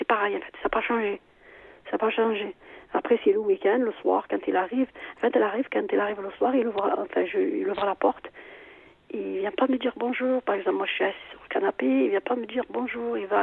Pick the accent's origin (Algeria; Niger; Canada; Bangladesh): Algeria; moved away as an adult; now in France; En fait, moi, je suis arrivée d'Algérie, j'étais jeune, j'avais 20 ans. Donc, ouais. Quand, 19 ans, quand je suis arrivée, ouais.